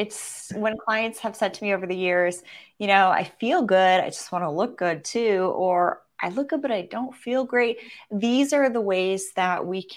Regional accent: British Columbia, Canada; we're actually both from the southwest coast of Canada. David's from Vancouver. I'm from Vancouver Island.

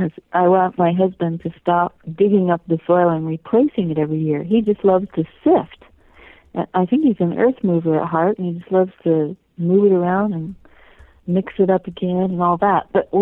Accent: California, United States; now in Montana, United States; I grew up in California where we had fragrant sweet peas, and they're colorful, and I really want them again. So every year I try here in Montana.

